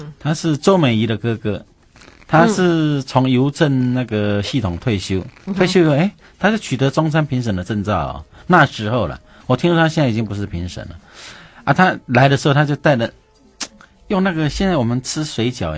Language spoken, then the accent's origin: Chinese; Sichuan, China; 我是四川人了、当然吃辣、啊